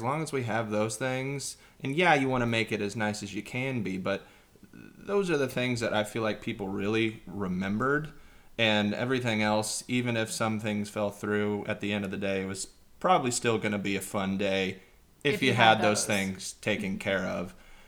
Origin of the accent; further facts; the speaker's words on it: Kansas, United States; I mean, because I'm from Kansas and didn't know that people did that for weddings.